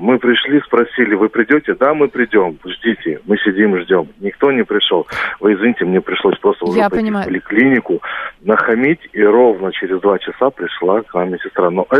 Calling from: Zvenigorod, Moscow Oblast, Russia; я из Звенигорода.

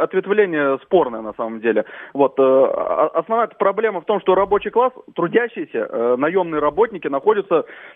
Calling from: Mytishchi, Moscow Oblast, Russia; из Мытищ.

